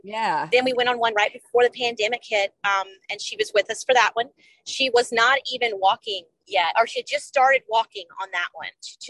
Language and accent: English; Baton Rouge, Louisiana, United States; moved away; also born or lived in Florida; So I grew up in Baton Rouge, Louisiana, and currently live in Birmingham, Alabama. We were living, my husband and I were living in Florida for 9 years, and we were already Disney fans.